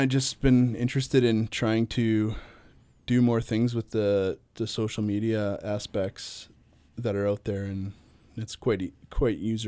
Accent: Union Bay, British Columbia, Canada; Yeah, I'm born and raised in the Comox Valley.

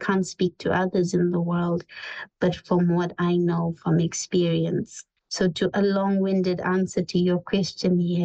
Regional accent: Zimbabwe; I'm from Zimbabwe

